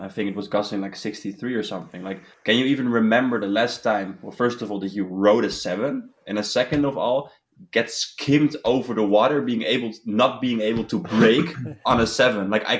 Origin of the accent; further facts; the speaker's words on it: Workum, Friesland, Netherlands; I think growing up in Workum also helps a bit